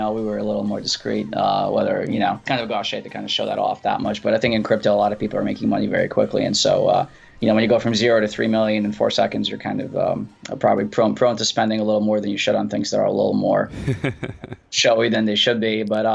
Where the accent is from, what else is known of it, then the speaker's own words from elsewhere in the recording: Brooklyn, New York, United States; also born or lived in St. Petersburg; I came from Russia, an immigrant from St. Petersburg in 1989. I grew up in Brooklyn, went to high school in the city.